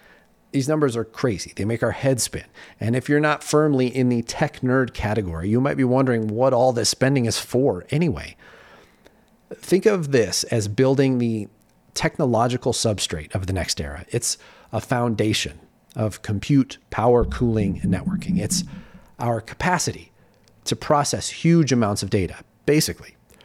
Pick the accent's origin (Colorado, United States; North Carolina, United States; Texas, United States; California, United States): Colorado, United States; Denver; with delays being reported yesterday in Burbank, Phoenix, and my hometown, Denver.